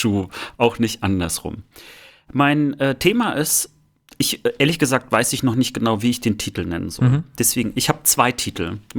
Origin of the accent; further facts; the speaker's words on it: East Germany, Germany; Und ich glaube auch, dass wir dort als Ostdeutsche in der Tat ein bisschen lange Zeit einfach hinterherhinken.